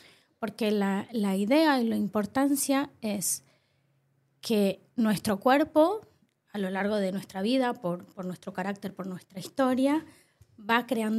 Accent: Argentina; Bueno, soy argentina, entonces hice terapia desde muy joven.

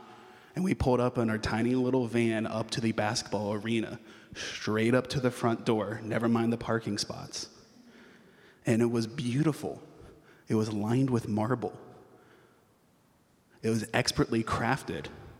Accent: Texas, United States; as a Southerner, I love that wasn't there: air conditioning. I spent middle school and high school in Texas, and I played Texas football.

